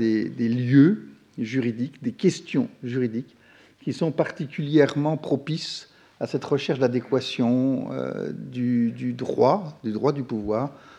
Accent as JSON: {"language": "French", "country": "France", "said": "je suis français et je vais faire un plan de trois parties"}